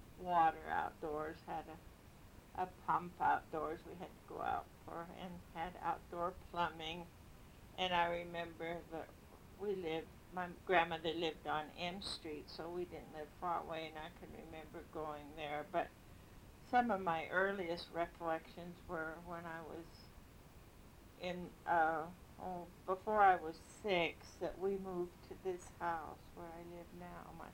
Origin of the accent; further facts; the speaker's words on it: Rock Springs, Wyoming, United States; born there; I was born in Rock Springs in May 11, 1910, and I think it's quite interesting that I was born in a part of the barracks that was built for the soldiers that were brought here for the Chinese riot.